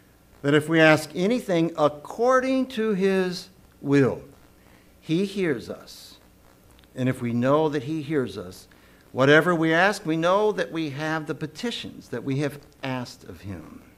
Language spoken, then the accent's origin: English; Louisville, Kentucky, United States; I was born in Louisville and grew up here for the first 20 years of my life.